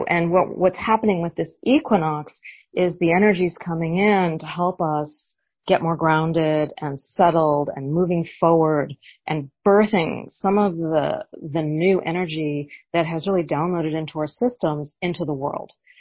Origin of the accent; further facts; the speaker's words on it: North Carolina, United States; And I'm from North Carolina, and I came home right after the hurricane hit.